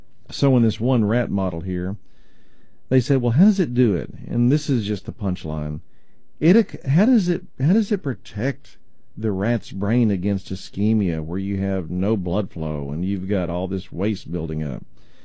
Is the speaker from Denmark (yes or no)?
no; Texas, United States; accent: East Texas; I say tinnitus. Maybe that's just my East Texas accent.